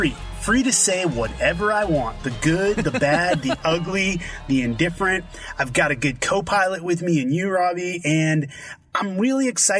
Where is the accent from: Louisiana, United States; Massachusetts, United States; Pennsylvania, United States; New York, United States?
Massachusetts, United States; Boston; I don't truly remember when I first got into comics, but growing up in Boston, Massachusetts, I do know that around age 6, I put together a homemade Flash costume